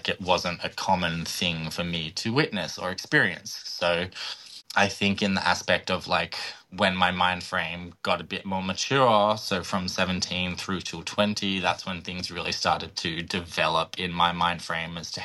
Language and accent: English; Tweed, Ontario, Canada; Growing up in Tweed was very conservative